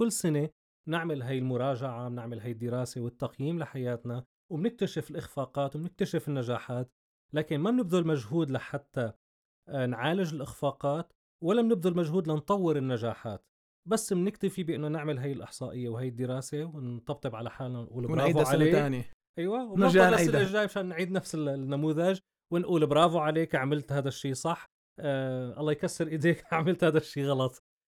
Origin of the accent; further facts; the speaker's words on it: Syria; نحن كشعب سوري عايشين بسوريا